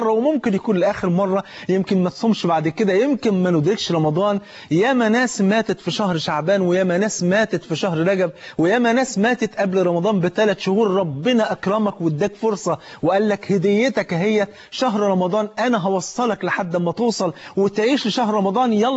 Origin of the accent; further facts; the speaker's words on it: Egypt; وانت عارف عندنا في مصر الفول فرض عين يعني